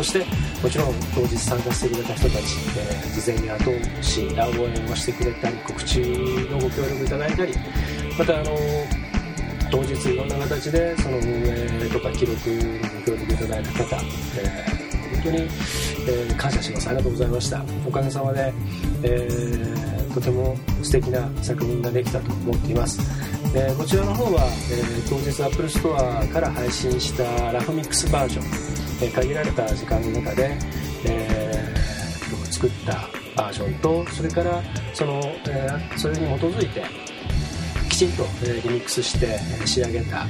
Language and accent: Japanese; Hamamatsu, Shizuoka, Japan; 今日は僕の出身地静岡県浜松市から今まさに飛び出そうとしている、バンドを紹介します。